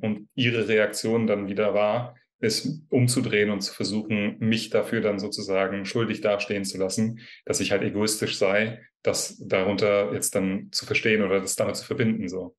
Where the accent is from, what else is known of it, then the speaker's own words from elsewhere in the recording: Marburg, Hesse, Germany; now in Berlin, Germany; Und ich bin halt aus Marburg nach Berlin und von meiner Mutter 500 Kilometer halt weggezogen.